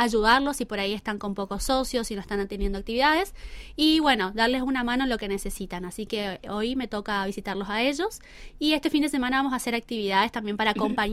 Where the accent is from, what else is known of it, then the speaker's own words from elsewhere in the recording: Posadas, Misiones, Argentina; soy de Posadas.